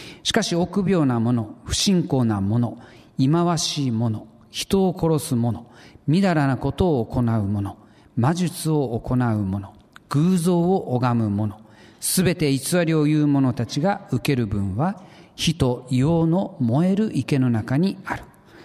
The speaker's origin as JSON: {"language": "Japanese", "town": "Tsuchiura", "region": "Ibaraki", "country": "Japan", "tie": "born or raised there", "moved": "as an adult", "said": "この度私が生まれ育ちまた牧師として仕えてきたふるさと土浦を離れることになりました。"}